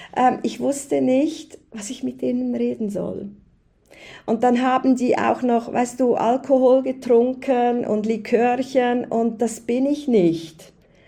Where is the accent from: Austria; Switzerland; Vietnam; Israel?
Switzerland; Warte mal, für mich als Schweizerin, was ist ein Angang?